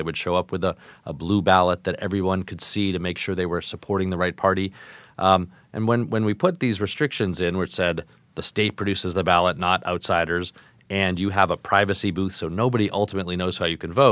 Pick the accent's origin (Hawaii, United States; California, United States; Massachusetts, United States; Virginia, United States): Massachusetts, United States; I voted from my home state of Massachusetts